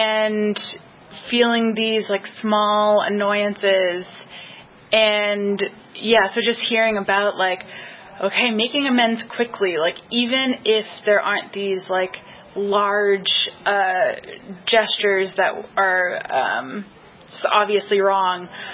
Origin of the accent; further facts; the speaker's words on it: Boulder, Colorado, United States; I'm from Boulder.